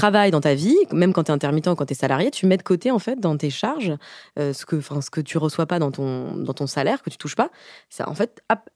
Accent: Mulhouse, Grand Est, France; Parce que je suis partie tôt de Mulhouse.

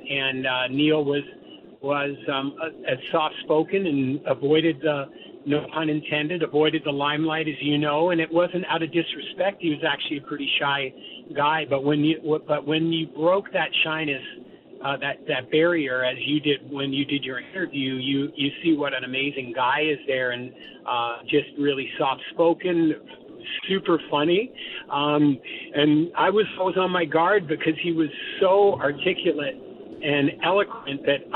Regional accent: Canada; because as a Canadian, much like the American folks in baseball, it's in your DNA, it's in your culture, and hockey is in my DNA.

